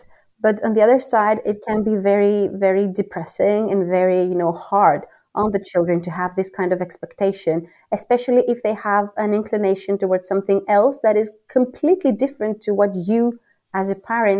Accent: Athens, Attica, Greece; we live in a suburb of Athens, so we're not downtown. So there's not a lot of concrete and all that, you know, buzzing sound of the city.

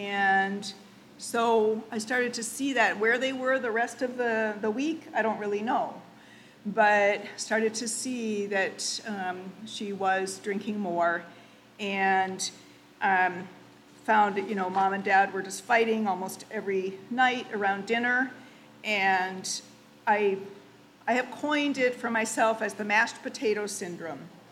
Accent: Wisconsin, United States; I grew up in Wisconsin, so I'd go up on my out on my bike into the cornfields and just ride until it was dark out

